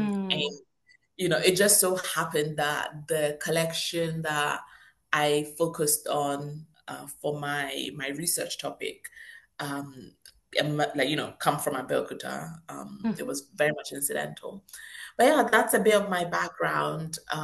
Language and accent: English; Ghana; I am Ghanaian, which sometimes surprises people